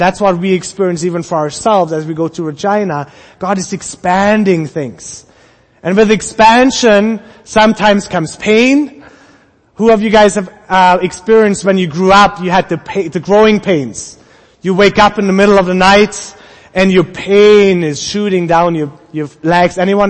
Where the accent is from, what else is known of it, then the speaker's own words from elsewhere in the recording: Germany; I'm from Europe. We have castles in Germany and there's no real castle in Canada.